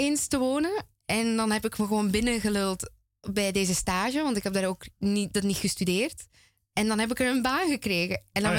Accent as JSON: {"language": "Dutch", "town": "Ghent", "region": "Flanders", "country": "Belgium", "said": "want ik ben een Gentenaar."}